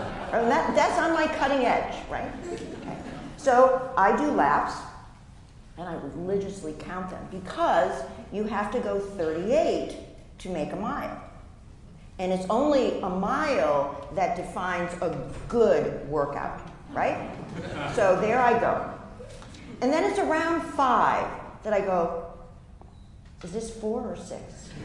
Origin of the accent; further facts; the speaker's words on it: New England, United States; I come from New England. I am Puritan through and through. I live in a community where all the houses are white.